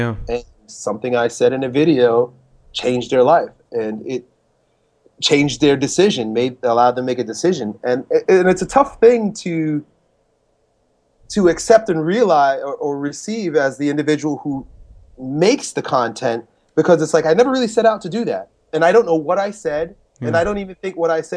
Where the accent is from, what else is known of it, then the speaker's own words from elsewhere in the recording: Long Island, New York, United States; now in St. Petersburg, United States; I grew up in Long Island.